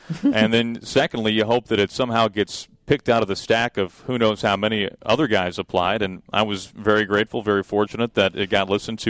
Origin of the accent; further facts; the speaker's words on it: St. Louis, Missouri, United States; So I went to a trade school in my hometown of St. Louis called the Broadcast Center